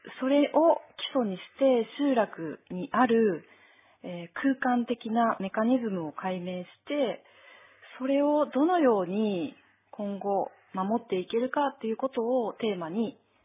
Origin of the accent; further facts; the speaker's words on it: Sennan, Osaka, Japan; はい、大阪府の泉南市です。